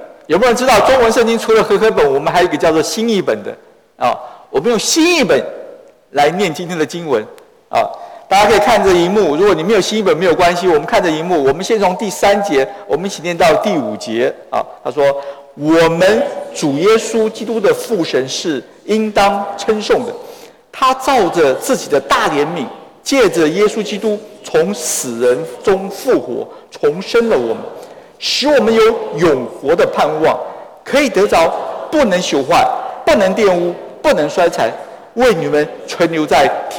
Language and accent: Chinese; China; 我们中国人一样可以领受神的恩典